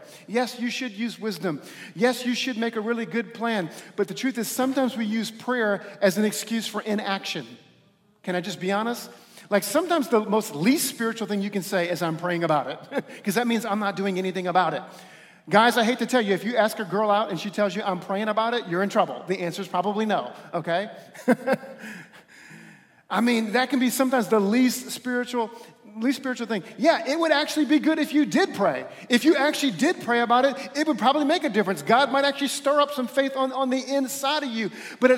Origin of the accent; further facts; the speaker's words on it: New Orleans, Louisiana, United States; now in Buffalo, United States; I didn't have it all figured out when we moved from my hometown of New Orleans up to Amy's hometown of Buffalo, New York